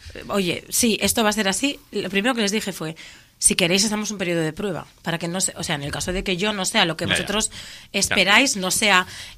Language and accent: Spanish; Laredo, Cantabria, Spain; Yo soy de Laredo, todo el mundo me conoce, soy la hija de Geni el Ciego